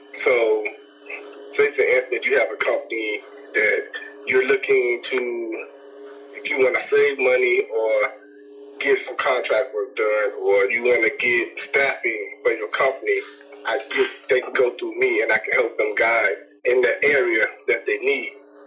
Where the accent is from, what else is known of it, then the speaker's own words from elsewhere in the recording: Gary, Indiana, United States; now in Indianapolis, United States; Well, you know, I was born and raised in Gary, the GS, we call it, just like you. But now I'm down here in Indianapolis. I've been down here for 13 years now.